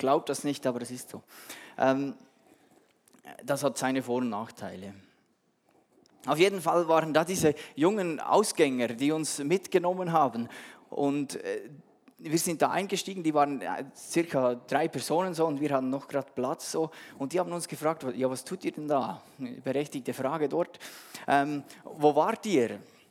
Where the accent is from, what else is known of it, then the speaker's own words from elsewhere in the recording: Adelboden, Bern, Switzerland; Ich bin in Adelboden groß geworden.